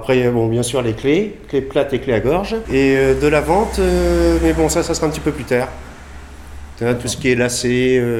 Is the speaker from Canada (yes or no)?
no; La Rochelle, Nouvelle-Aquitaine, France; Non, pas du tout. Je viens de La Rochelle.